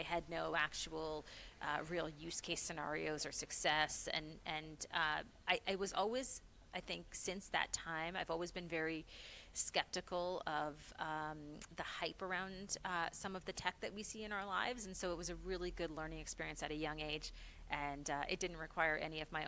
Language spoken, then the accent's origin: English; Charlottetown, Prince Edward Island, Canada; moved away as an adult; now in United States; I was coming from Charlottetown, Prince Edward Island into the Bay Area